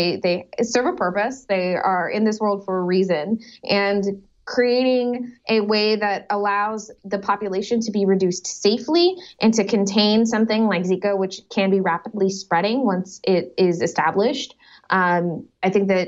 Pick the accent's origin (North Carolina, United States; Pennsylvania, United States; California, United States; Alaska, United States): California, United States; Sacramento; I mean, I grew up in Sacramento, back when, people were concerned about disease-carrying mosquitoes.